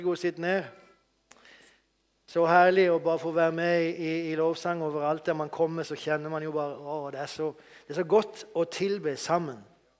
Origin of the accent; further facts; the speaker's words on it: Mandal, Agder, Norway; Jeg kommer fra Mandal, og en mil fra Mandal har vi Vigeland.